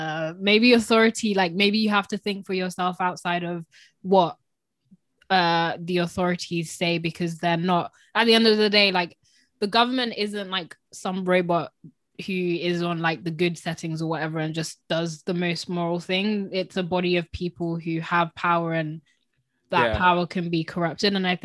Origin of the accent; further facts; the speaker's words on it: Slough, South East England, United Kingdom; I remember when they came to my hometown, Slough was the funniest thing ever, because why would you come to Slough to do that kind of protest?